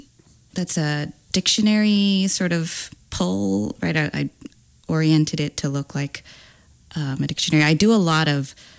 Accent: Florida, United States; born there; also born or lived in California / Washington / Georgia / Texas; But yes, I was born in Florida and then quickly moved to California. And then we bounced around a bunch of places. Like we were in Tacoma when I was like 4 to 6, maybe. Then we went back to Florida.

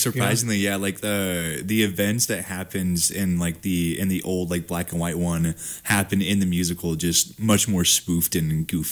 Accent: Deer Park, Washington, United States; I'm from Deer Park

